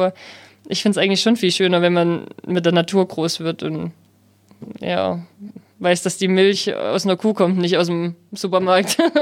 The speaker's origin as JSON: {"language": "German", "region": "Saxony", "country": "Germany", "said": "ich komme halt aus Sachsen, aus dem Erzgebirge und das ist halt schon alles irgendwo eine Strecke"}